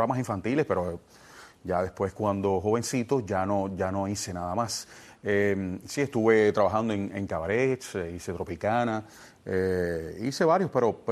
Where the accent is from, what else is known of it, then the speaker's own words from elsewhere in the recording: Cuba; Aún así, siendo cubano, sí